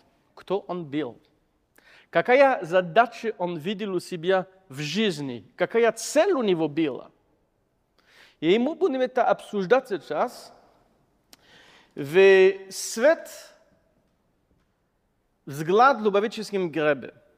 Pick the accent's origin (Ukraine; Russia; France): France; born there; Russian is a second language; я родился в Франции